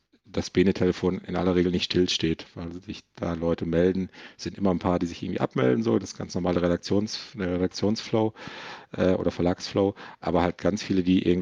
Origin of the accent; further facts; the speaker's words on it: North Rhine-Westphalia, Germany; Also bei uns im Ruhrgebiet gibt es relativ viele Eventseiten irgendwie fürs Ruhrgebiet